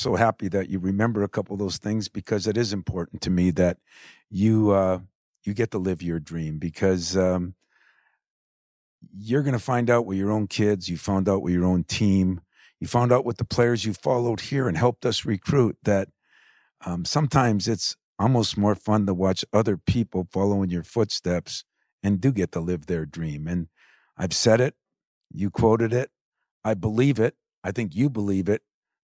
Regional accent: Michigan, United States; And here I'm from the UP, you know, and not a very diverse area.

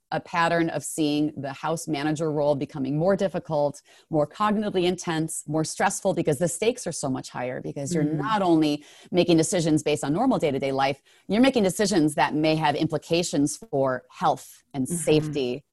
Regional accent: Chicago, Illinois, United States; I'm a Chicago native. I'm from the Midwest.

